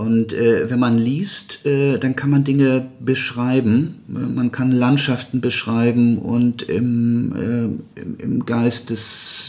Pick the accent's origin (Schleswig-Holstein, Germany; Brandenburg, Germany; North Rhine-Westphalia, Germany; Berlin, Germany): Schleswig-Holstein, Germany; Lübeck; born there; Lübeck ist ja meine Geburtsstadt, wie du schon so richtig gesagt hast.